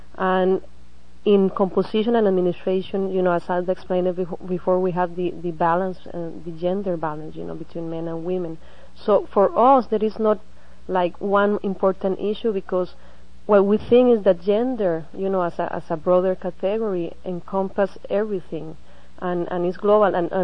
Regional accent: Costa Rica; I am from Costa Rica.

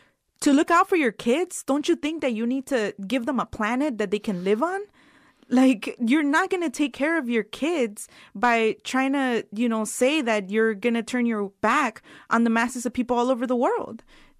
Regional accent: Los Angeles, California, United States; just to take Los Angeles, for example, where I grew up in South Central Los Angeles

